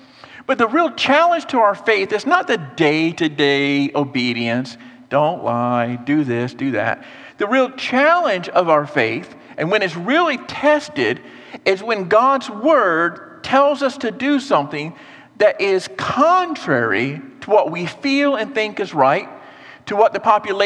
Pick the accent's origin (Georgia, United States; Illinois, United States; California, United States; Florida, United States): Florida, United States; I was raised right here in Florida.